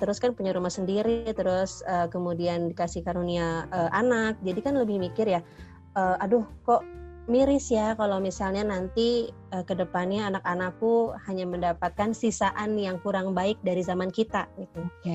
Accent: Bandung, West Java, Indonesia; seiring aku tumbuh dan kuliah di Bandung tuh kayak kok makin lama makin panas

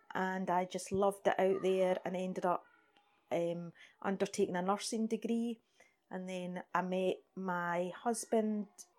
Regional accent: Islay, Scotland, United Kingdom; Okay, well, I'm born and bred in Islay. I lived in Islay all my life. All my family comes from Islay.

